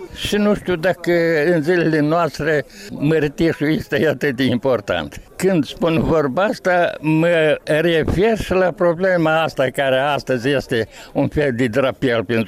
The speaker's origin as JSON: {"language": "Romanian", "country": "Moldova", "said": "Mă mândresc că sunt moldovean de origine română."}